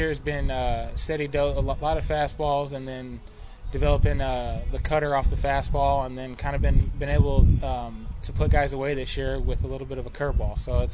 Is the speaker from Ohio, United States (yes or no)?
no; Albuquerque, New Mexico, United States; Well, I'm from Albuquerque originally, so I get up to Denver a lot.